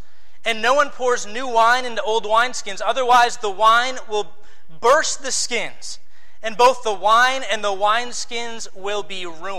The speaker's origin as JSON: {"language": "English", "town": "Milwaukee", "region": "Wisconsin", "country": "United States", "tie": "born or raised there", "said": "You know, I grew up in Milwaukee, Wisconsin, so I love the fact that there's a whole neighborhood that we had."}